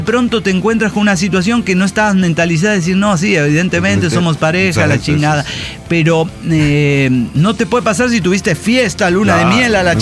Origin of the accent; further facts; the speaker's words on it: Guanajuato, Mexico; Bueno, yo soy de Guanajuato, tengo que responder, además que tengo que responder como arquitecto.